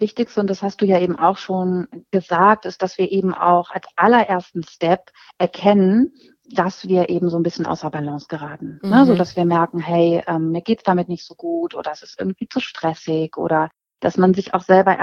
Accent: Hannover, Lower Saxony, Germany; ich komme aus Hannover und bin 43 Jahre alt, bin selbst auch Mama und habe drei Kinder

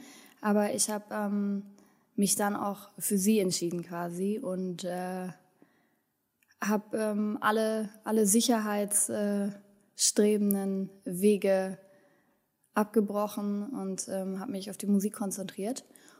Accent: Berlin, Germany; also born or lived in Wendland; ich bin in Berlin-Kreuzberg groß geworden, in einem besetzten Haus groß geworden. Und ich habe bin dann ins Wendland gezogen, in so einem Hippie-Landkreis groß geworden.

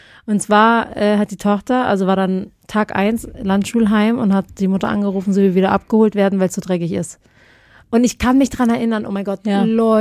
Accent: Philippines; now in Germany; Viele denken immer, wir sind auf den Philippinen geboren, wenn wir sagen, wir sind auf den Philippinen aufgewachsen. Aber wir sind in Deutschland geboren, sind dann ausgewandert auf die Philippinen.

